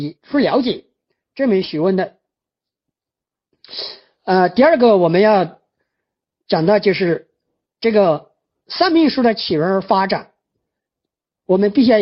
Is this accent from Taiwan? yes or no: no; China; 我们中国人呢，我们的思想生活受了一个古代一个很伟大的人的影响